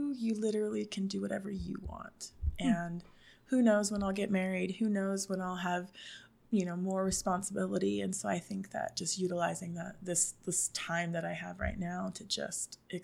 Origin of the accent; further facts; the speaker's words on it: Oklahoma, United States; And I'm from Oklahoma. I don't know what dignitaries mean.